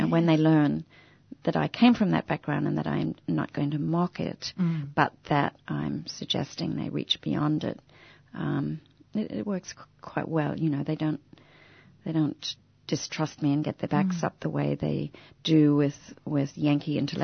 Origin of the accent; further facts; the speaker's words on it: Queensland, Australia; now in South Carolina, United States; growing up in Queensland is very good practice for living in South Carolina in multiple ways.